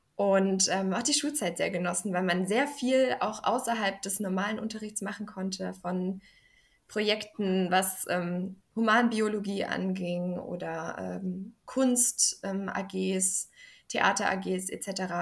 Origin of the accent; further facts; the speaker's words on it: Saxony, Germany; Ich komme aus einem kleinen Dorf ursprünglich, aus der Nähe von Dresden tatsächlich. Und ich bin 2004 geboren, jetzt noch 19 Jahre jung, bald nicht mehr.